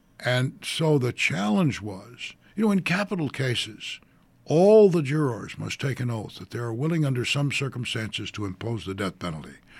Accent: Reseda, California, United States; Well, I grew up in Reseda, California. There was a bookstore.

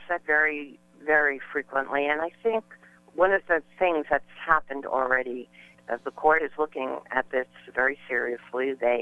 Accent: Jersey City, New Jersey, United States; the politicians, and I grew up in Jersey City, were all Catholic.

